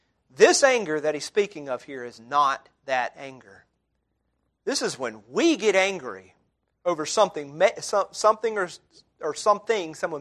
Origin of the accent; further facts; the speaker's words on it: Ireland; I can't help it. I'm Irish. That's my Irish temper.